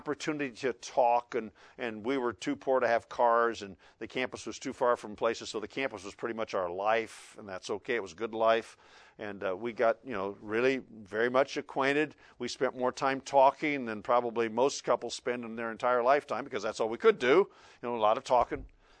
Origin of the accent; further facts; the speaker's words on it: Iowa, United States; She came from Indiana. I came from Iowa. We met in West Virginia.